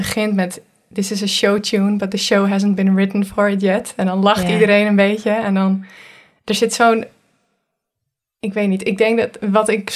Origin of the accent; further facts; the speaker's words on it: Netherlands; ik ben Nederlands, ik ben geboren als Nederlander, ik heb daar niks aan gedaan